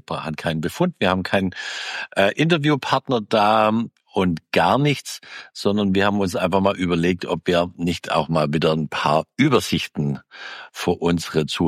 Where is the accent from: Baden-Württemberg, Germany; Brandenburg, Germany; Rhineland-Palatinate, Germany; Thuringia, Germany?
Baden-Württemberg, Germany; Nicht mal ich als Schwabe sage Ischämie.